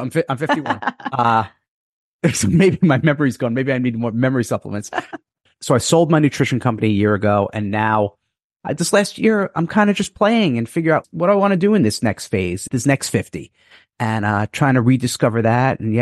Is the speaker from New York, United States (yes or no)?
yes; New York, United States; I'm a New Yorker originally.